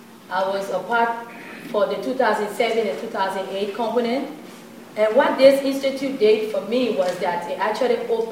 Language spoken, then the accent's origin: English; Liberia; I'm from Liberia, West Africa.